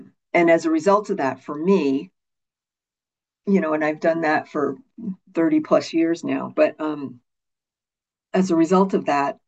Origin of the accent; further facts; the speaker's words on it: East Coast, United States; now in Venice, United States; I grew up on the East Coast, and by this time I was living in Venice, California, and in Southern California